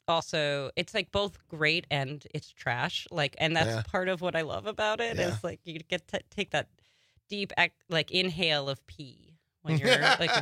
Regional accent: Long Island, New York, United States; I'm from Long Island originally.

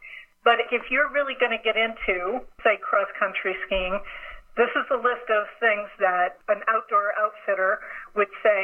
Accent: Indiana, United States; I grew up in Indiana, so we had snow.

